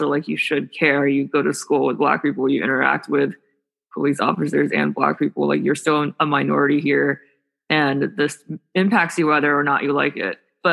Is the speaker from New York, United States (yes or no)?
yes; New York City, New York, United States; Growing up in New York City, like you were part of the local community.